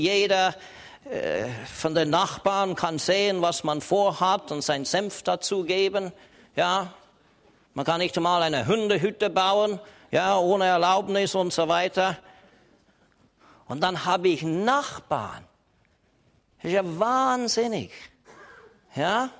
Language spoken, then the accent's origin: German; Canada; Ich liebe meine Heimat Kanada.